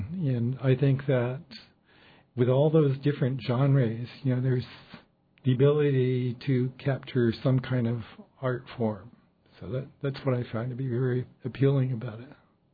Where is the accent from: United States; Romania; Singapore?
United States; since I'm also an American boy, just like so many others, I can tell that part of the story too.